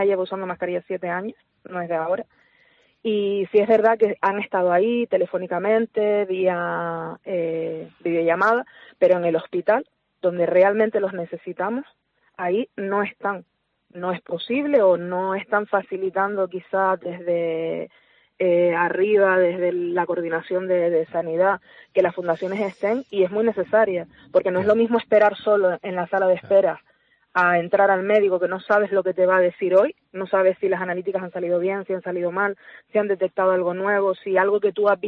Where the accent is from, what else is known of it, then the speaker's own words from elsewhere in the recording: Canary Islands, Spain; mi hija somos canarias, vivimos en Canarias